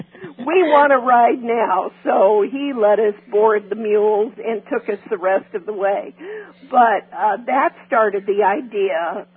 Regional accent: Beverly Hills, California, United States; Well, you know, growing up in Beverly Hills

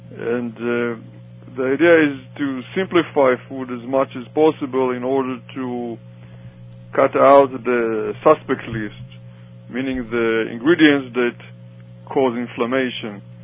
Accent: Israel; moved away as an adult; now in United States; I went through the training back in Israel right before we came here. We came from Israel, my wife and I, in June '89.

